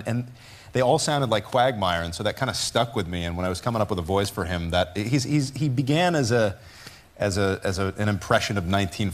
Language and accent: English; New England, United States; Peter, I knew 1,000 Peter Griffins growing up in New England.